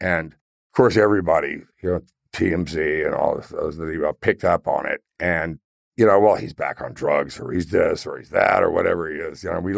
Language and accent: English; Houston, Texas, United States; but I grew up in Houston, which is sometimes called West Louisiana.